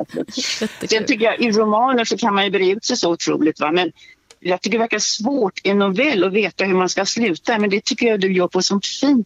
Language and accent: Swedish; Stockholm, Stockholm County, Sweden; jag är visserligen uppvuxen i Villaområdet i Bromma